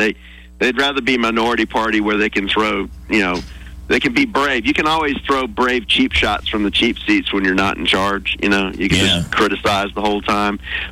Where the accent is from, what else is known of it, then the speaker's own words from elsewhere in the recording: United States; that's the thing that really gets me as an American